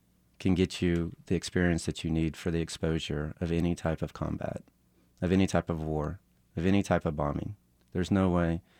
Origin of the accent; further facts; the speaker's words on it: Oklahoma, United States; I'm originally from Oklahoma. The economy was kind of bad.